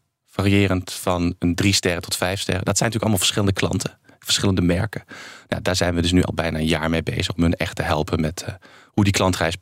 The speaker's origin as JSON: {"language": "Dutch", "town": "Maastricht", "region": "Limburg", "country": "Netherlands", "said": "Ik kom zelf uit Maastricht, maar ik snap wat je zegt."}